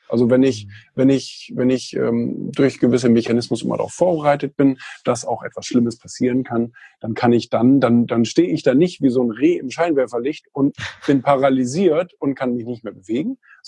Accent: New York, United States; aber ich komme leider aus New York.

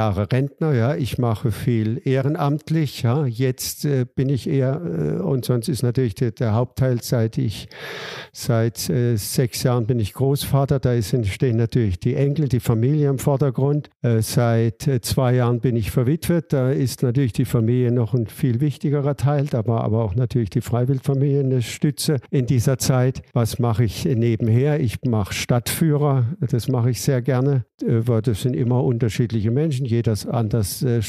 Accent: Baden-Württemberg, Germany; ich komme ja aus Baden

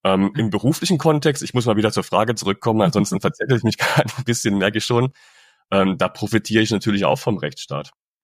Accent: Thuringia, Germany; Thüringen, meinem Heimatland

